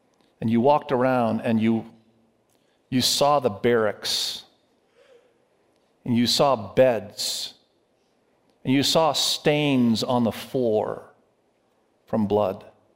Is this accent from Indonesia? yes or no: yes; Indonesia; moved away; Many of you know that I grew up in Indonesia. I love Asia. I love the culture. I love the language. I speak Indonesian fluently.